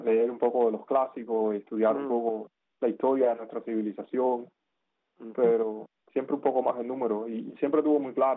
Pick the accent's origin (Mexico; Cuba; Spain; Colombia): Cuba; also born or lived in Soviet Union; Yo soy un cubano atípico, porque yo no nací en Cuba, a pesar de que soy cubano. Yo nací en la Unión Soviética, en la antigua Unión Soviética, porque mis padres estaban estudiando. Por un error demográfico yo nací allá.